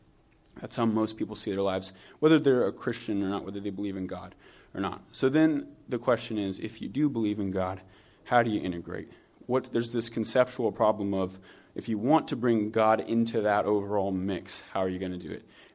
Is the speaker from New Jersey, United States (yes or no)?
no; California, United States; Most of you know I'm from California originally, and on the West Coast, the early football game starts at 10 a.m.